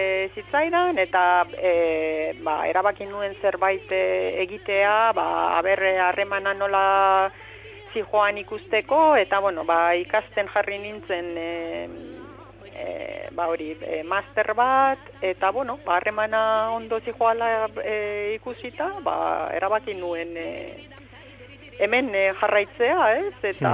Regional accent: Romania; now in Spain; ni Errumaniakoa naiz, hor jaio naiz eta Errumaniarra sentitzen naiz, baina 16 urte daramatzat hemen, eta egia zan hemengoa ere sentitzen naiz, hemen bizi naiz

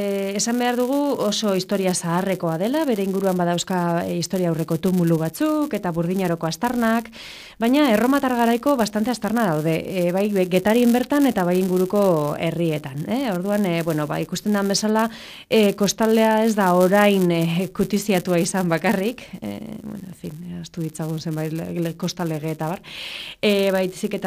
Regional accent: Bergara, Basque Country, Spain; born there; ni Bergan jaioa naiz.

